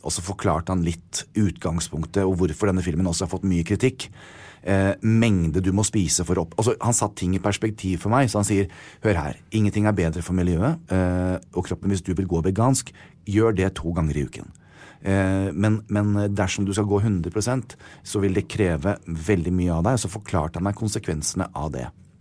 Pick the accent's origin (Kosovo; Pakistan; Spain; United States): United States; now in Norway; Jeg kommer fra USA